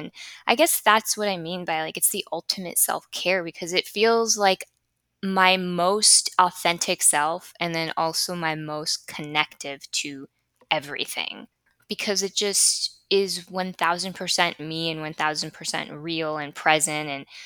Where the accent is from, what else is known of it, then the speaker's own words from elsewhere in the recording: Chicago, Illinois, United States; now in Florida, United States; But I was coming from Chicago, and the life that I had in Chicago was just pure escapism.